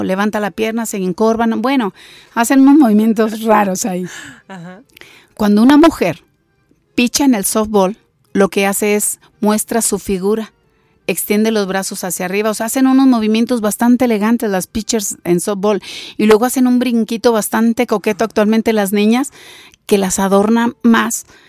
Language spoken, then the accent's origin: Spanish; Monterrey, Nuevo León, Mexico; moved away as an adult; now in San Luis Potosí, Mexico; yo nací en Monterrey. Yo siempre les digo, nacida, criada, estudiada y todo allá en Monterrey. Yo llegué aquí de 25 años cumplidos a ocupar una plaza de maestra de preescolar en Cárdenas, San Luis Potosí